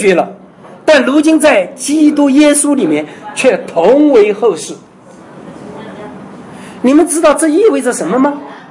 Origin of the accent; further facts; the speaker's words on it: China; 因为我们中国人有句古话说啊，一代亲，二代表，三代就了了，是不是？